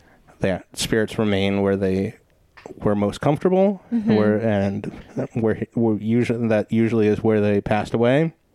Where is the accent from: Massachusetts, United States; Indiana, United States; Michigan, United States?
Massachusetts, United States; I used to think that all the time with a house that I grew up in Massachusetts, because it was like an old wood house